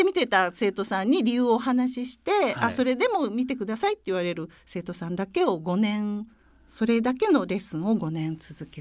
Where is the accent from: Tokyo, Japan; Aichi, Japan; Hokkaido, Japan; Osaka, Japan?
Osaka, Japan; 大阪で育ちました